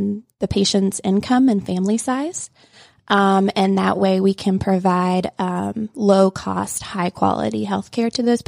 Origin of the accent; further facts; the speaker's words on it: Indiana, United States; also born or lived in Kansas City, Missouri / Columbus, Ohio; Started out, though, born and raised in Indiana. Went to medical school in Kansas City, Missouri, where I met my husband.